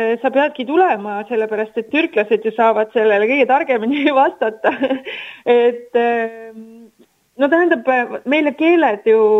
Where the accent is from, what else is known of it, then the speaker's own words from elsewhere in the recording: Saare County, Estonia; now in Turkey; ma olen ikka saarlane